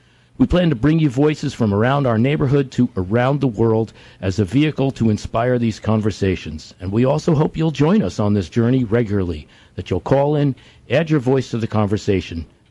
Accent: New Jersey, United States; now in Nelson County, United States; spent most of my 41 years here in Virginia. I'm quite sure that everybody can recognize this isn't a Virginia accent. I was born and bred in New Jersey, but...

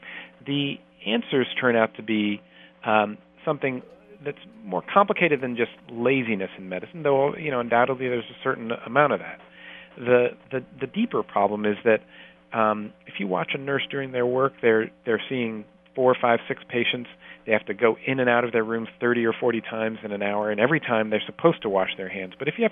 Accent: Ohio, United States; Well, my family is Indian originally, but I grew up in Ohio.

